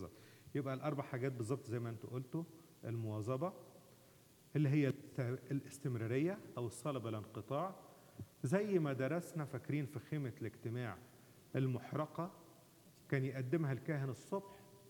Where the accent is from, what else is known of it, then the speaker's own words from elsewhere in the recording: Egypt; زي ما بنقول عندنا في مصر